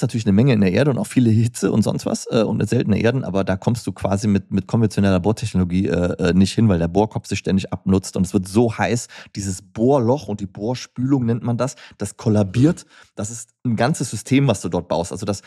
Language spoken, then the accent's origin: German; Cologne, North Rhine-Westphalia, Germany; wie ich halt so bin als Kölner